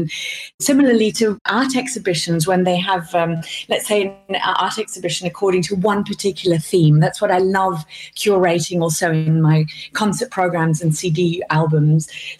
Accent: Vienna, Austria; also born or lived in Berlin, Germany; general influences that I had growing up in Vienna and Berlin.

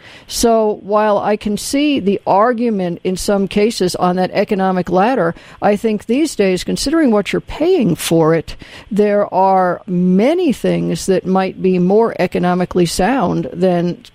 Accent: the South, United States; I grew up in the South in the 60s, and they said, no, you're a girl.

